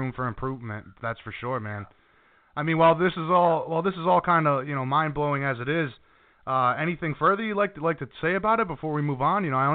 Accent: Hawaii, United States; as a Hawaiian, I know that everybody, you know, from the Hawaiian nation, they all appreciate a guy rising to the top like that.

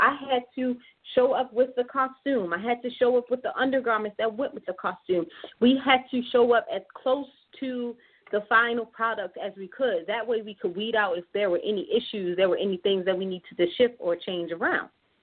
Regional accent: Baltimore, Maryland, United States; I have returned back to my hometown of Baltimore, and I'm here to reclaim the missing parts

